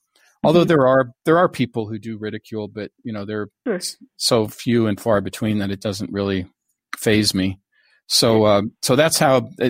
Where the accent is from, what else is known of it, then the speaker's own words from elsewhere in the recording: Seattle, Washington, United States; I grew up in Seattle and went to the University of Washington, dropped out, ended up in the Army.